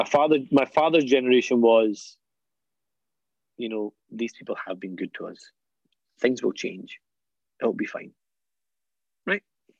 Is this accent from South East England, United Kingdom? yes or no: no; Scotland, United Kingdom; For my generation, I'm British and Scottish. This is my home. I'm not going anywhere. I've still got an affinity to Pakistan, partly because my parents now live there.